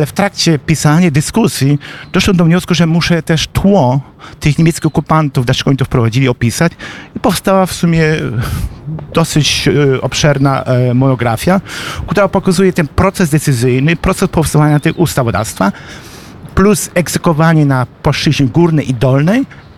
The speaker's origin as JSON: {"language": "Polish", "town": "Tarnów", "region": "Lesser Poland", "country": "Poland", "also_born_or_lived": "Katowice", "moved": "as an adult", "said": "i z moich stron rodzinnych, bo ja pochodzę spod Tarnowa."}